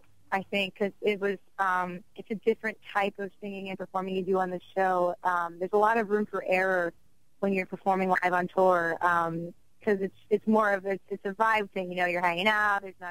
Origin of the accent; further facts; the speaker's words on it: New York, United States; also born or lived in New Jersey; Because I'm a New York girl, I'm an East Coast girl. I grew up in New York, New Jersey, everywhere in the East Coast.